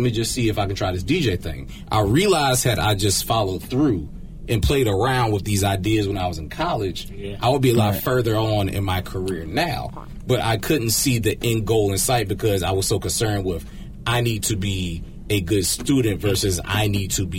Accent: Greenville, South Carolina, United States; I'm from Greenville, South Carolina, right?

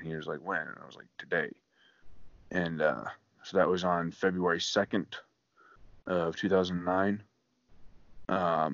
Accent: Tennessee, United States; also born or lived in North Mississippi; So I was born and raised in Tennessee, and a little bit in North Mississippi, but mostly West Tennessee. Small towns, like one red light, most of them.

